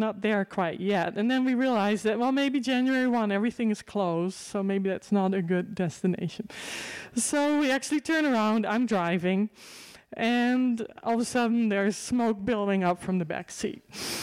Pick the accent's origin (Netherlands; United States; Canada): Netherlands; accent: Dutch; so my parents go back to the Netherlands, so now you know where my accent is from.